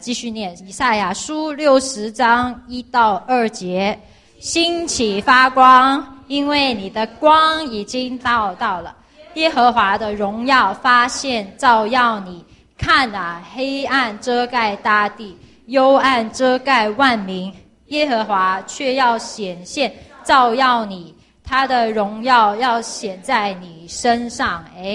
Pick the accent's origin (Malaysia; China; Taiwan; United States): China; 不是像我们中国人那种每一年啊什么是狗年